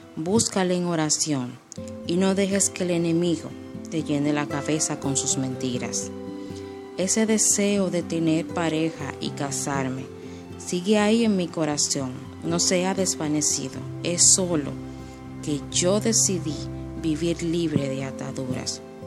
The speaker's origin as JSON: {"language": "Spanish", "country": "Dominican Republic", "said": "de la República Dominicana. Estoy soltera y tengo casi 34 años."}